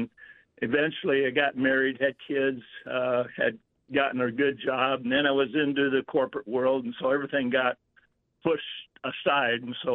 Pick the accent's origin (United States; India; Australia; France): United States; Mitchell, South Dakota; I moved up here from South Dakota, Mitchell, South Dakota.